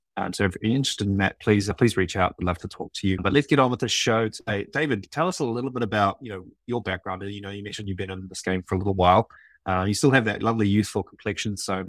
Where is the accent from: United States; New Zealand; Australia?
New Zealand; we grew up in New Zealand, you know, sort of to a crisp by the time we're 10 years old.